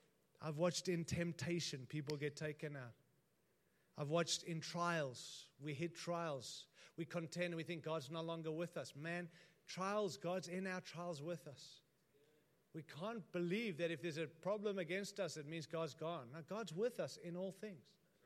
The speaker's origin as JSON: {"language": "English", "country": "United States", "said": "I'm an American to an American"}